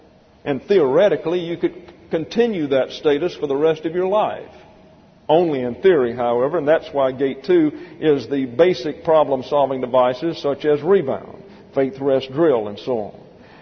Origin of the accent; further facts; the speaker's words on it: the South, United States; accent: Southern; don't like the way I teach, don't like my southern accent, don't like the way I look